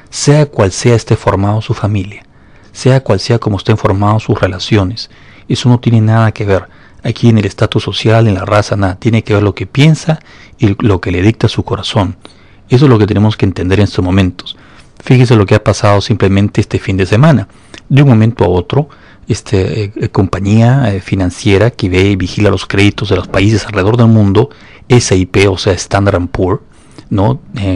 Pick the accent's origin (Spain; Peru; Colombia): Peru; now in Atlanta, United States; Soy peruano y resido aquí en Atlanta, Georgia, el año 94.